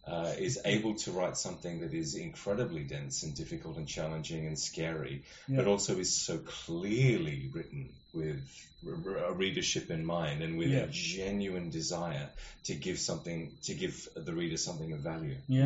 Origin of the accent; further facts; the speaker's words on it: Australia; the podcast probably don't think I sound particularly Australian. And I'm continually asked whether I'm English.